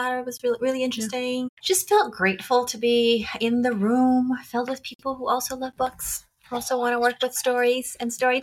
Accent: Arizona, United States; I'm from Arizona. I want books from these two places.

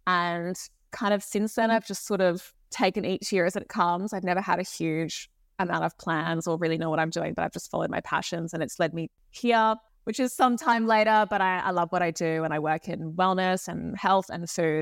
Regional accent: Sydney, New South Wales, Australia; I grew up in Sydney in Australia, which is why it took us a while to make a time that worked for everyone. It's a very sort of outdoors beach culture here, which I've loved.

